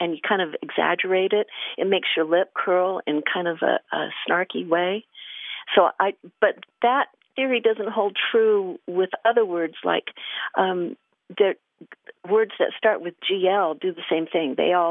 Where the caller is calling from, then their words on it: Midland, Texas, United States; I'm calling you from Midland, Texas, where football is the state religion.